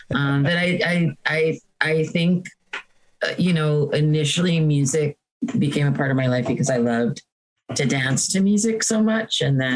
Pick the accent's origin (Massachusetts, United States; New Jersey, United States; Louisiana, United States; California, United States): New Jersey, United States; Hoboken; my dad was a camp director in this camp in upstate New York. I grew up in Hoboken.